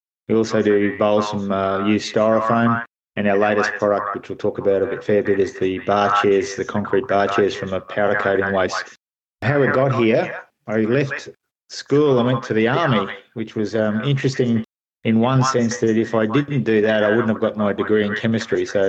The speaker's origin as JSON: {"language": "English", "region": "Queensland", "country": "Australia", "lives_now": "Robe, Australia", "said": "So we're originally from Queensland, and after our travels around the place, ended up in a little seaside place in South Australia"}